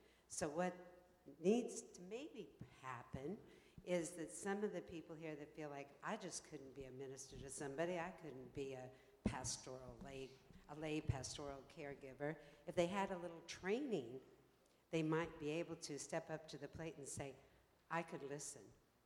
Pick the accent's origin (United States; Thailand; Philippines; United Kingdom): United States; DeLand, Florida; I'm from DeLand, Florida.